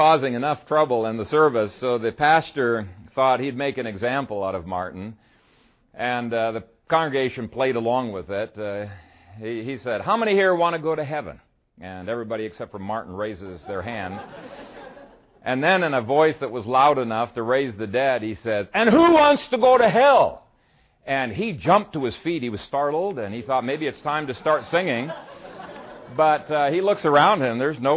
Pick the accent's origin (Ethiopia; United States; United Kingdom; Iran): Ethiopia; it reminds me of the churches that I grew up with in Ethiopia.